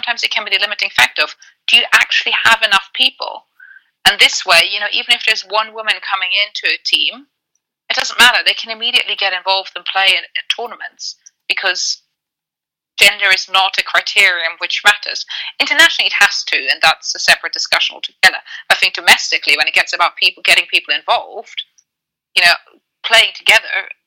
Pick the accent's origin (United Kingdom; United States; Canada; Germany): Germany; I grew up in Germany, where exactly this is the case.